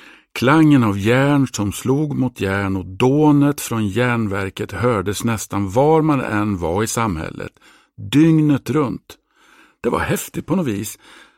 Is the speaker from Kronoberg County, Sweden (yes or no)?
no; Degerfors, Örebro County, Sweden; pappa var järnbruksarbetare i Österrike före andra världskriget innan han emigrerade till Sverige för att arbeta som smältare på järnverket i Degerfors, där jag växte upp.